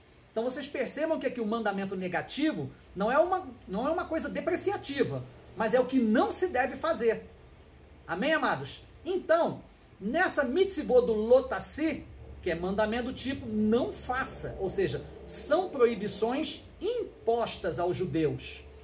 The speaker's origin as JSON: {"language": "Portuguese", "region": "Rio de Janeiro", "country": "Brazil", "tie": "born or raised there", "said": "eu sou mineiro do Rio de Janeiro, ai! Sou mineiro do Rio de Janeiro, nascido e criado no Rio."}